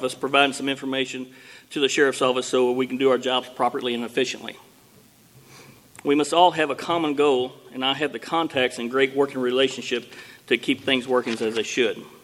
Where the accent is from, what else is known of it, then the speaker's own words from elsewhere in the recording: United States; I was raised in Caldwell County most of my life, Caldwell County High School graduate